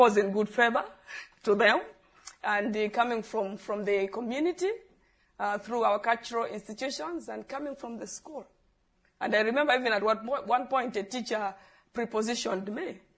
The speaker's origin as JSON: {"language": "English", "country": "Malawi", "said": "I'm from Malawi, and I did my primary school in the 80s and secondary school in the early 90s."}